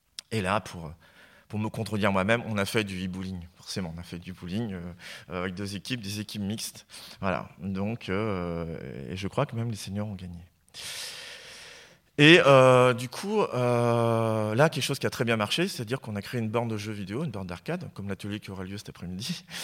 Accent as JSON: {"language": "French", "region": "Brittany", "country": "France", "said": "Je suis pas très anglicisme. Je viens de Bretagne."}